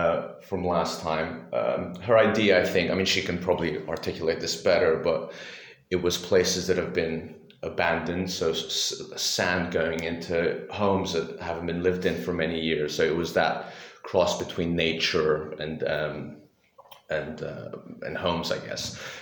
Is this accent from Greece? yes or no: yes; Greece; And then I was born and raised in Greece.